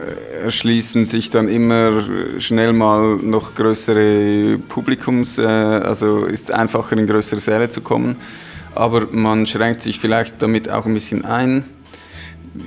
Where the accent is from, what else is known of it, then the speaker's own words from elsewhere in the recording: Zurich, Switzerland; Ich bin aus Zürich, meine Freunde sind aus Bern.